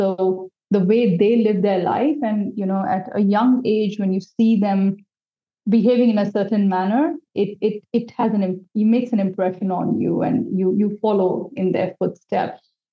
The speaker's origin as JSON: {"language": "English", "region": "Delhi", "country": "India", "tie": "born or raised there", "said": "Yeah, so I grew up in Delhi, and in a big joint family, a typical joint family of India."}